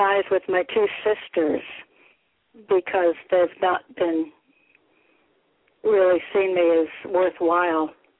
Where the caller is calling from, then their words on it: Connecticut, United States; I'm in Connecticut.